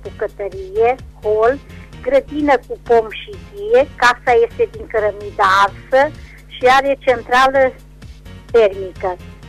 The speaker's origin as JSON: {"language": "Romanian", "town": "Reșița", "region": "Caraș-Severin", "country": "Romania", "said": "din Reșița"}